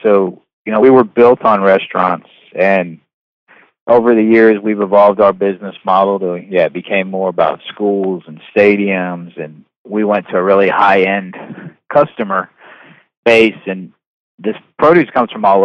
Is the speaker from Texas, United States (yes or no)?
yes; Houston, Texas, United States; now in Friendswood, United States; I grew up in Houston. Currently actually live in Friendswood.